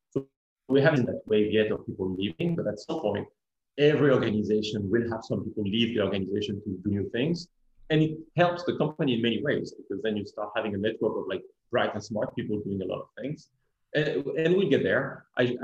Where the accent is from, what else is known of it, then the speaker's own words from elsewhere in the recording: France; moved away; I'm still very connected to my home country, to France, and I used to go back, literally every 6 or 7 weeks